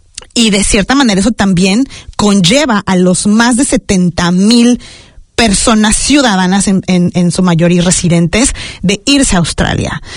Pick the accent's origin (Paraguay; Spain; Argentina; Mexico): Mexico; now in New Zealand; soy mexicana.